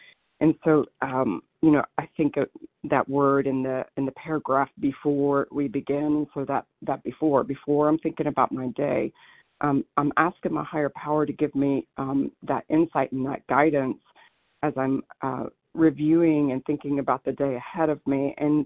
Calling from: Corvallis, Oregon, United States; I'm calling from Corvallis, Oregon

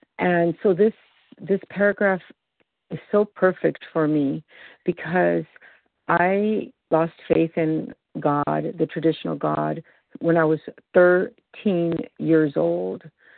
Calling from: California, United States; I am calling from California.

